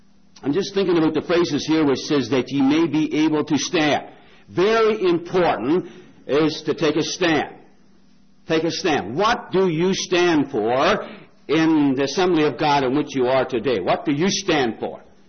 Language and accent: English; Newfoundland and Labrador, Canada; I'm from Labrador, not Newfoundland, Labrador